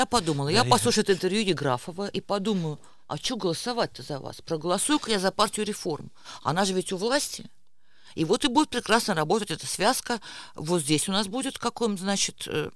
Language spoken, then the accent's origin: Russian; Estonia; я русскоязычный политик из Эстонии